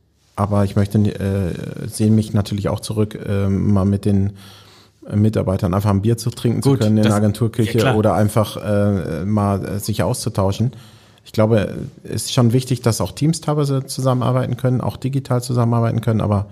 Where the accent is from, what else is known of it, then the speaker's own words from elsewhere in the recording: Haldern, North Rhine-Westphalia, Germany; now in Hamburg, Germany; Also das ist einfach meine Heimat. Ich bin zu Hause jetzt in Hamburg aber Haldern am See ist meine Heimat und das Ruhrgebiet und oder Ecke der Grenze zum Münsterland.